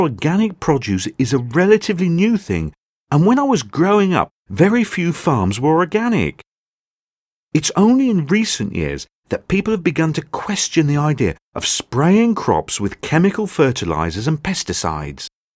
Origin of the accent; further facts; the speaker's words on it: South East England, United Kingdom; now in London, United Kingdom; Firstly, I'm not a Londoner. I grew up on my parents' farm in Kent, and every meal we ate was made using fresh produce from the fields.